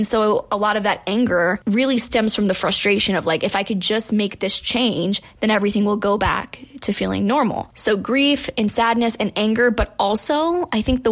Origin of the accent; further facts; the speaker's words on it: the South, United States; And I'm from the South, like we're more like college football people, did not give a crap about the NFL.